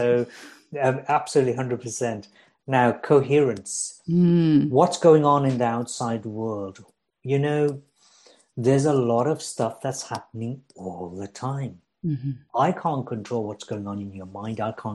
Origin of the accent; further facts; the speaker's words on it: Sunderland, North East England, United Kingdom; I grew up in Sunderland from the age of 12 to 18.